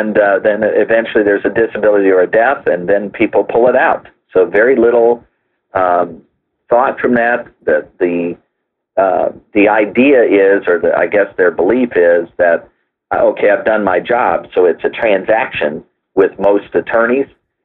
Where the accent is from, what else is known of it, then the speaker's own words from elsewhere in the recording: Indianapolis, Indiana, United States; and I'm from Indianapolis, Indiana, so out here in the heartland, living trusts were completely unknown